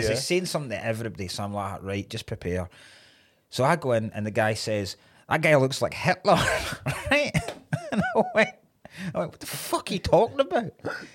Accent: Dumfries, Scotland, United Kingdom; I used to go to Carlisle quite a lot when I was growing up in Dumfries because it was like the city for us.

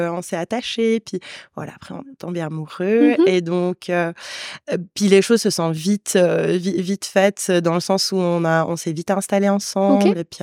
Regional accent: Tunisia; moved away as an adult; now in Switzerland; je suis tunisienne, donc je suis venue en Suisse pour faire mes études.

